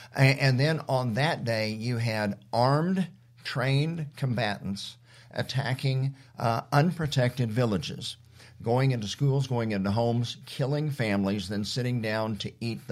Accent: Edmond, Oklahoma, United States; born there; I was born in Edmond, Oklahoma.

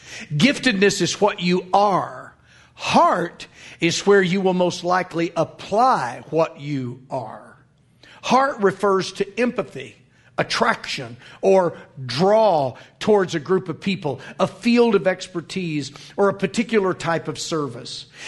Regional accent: Fort Smith, Arkansas, United States; I grew up in the Fort Smith, Arkansas area, where Hanging Judge Isaac Parker had his courtroom.

